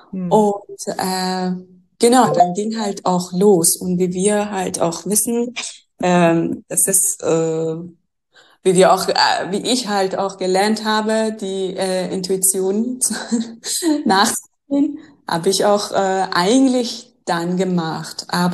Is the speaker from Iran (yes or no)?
yes; Iran; now in Berlin, Germany; ich kam vor 9 Jahren nach Berlin. Ich komme aus dem Iran, wie du auch weißt.